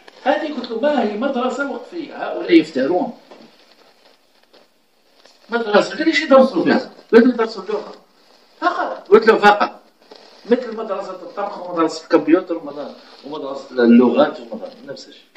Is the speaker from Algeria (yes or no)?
yes; Algeria; راهم بلغ لك رسالة من المشايخ عندنا في الجزائر